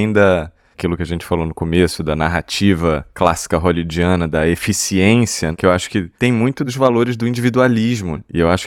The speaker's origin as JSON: {"language": "Portuguese", "region": "Rio de Janeiro", "country": "Brazil", "said": "Então eu sou carioca"}